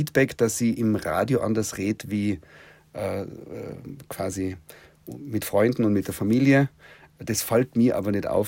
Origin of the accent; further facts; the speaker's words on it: Tyrol, Austria; doch, ich bin da aufgewachsen und komme aus Tirol